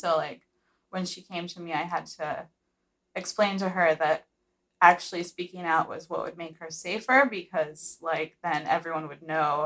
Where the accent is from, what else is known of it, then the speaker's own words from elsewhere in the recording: Florida, United States; I'm from Florida.